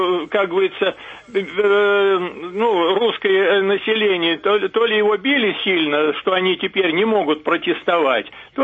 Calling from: Moscow, Russia; из Москвы.

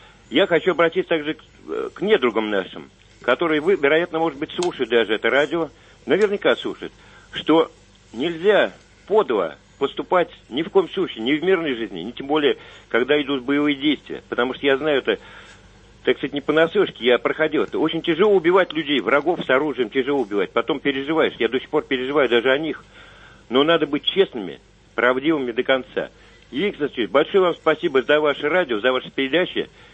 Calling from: Moscow, Russia; Я из Москвы.

